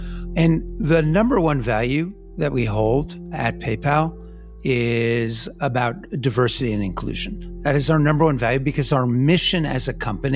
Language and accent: English; New Jersey, United States; I come from New Jersey, as you know.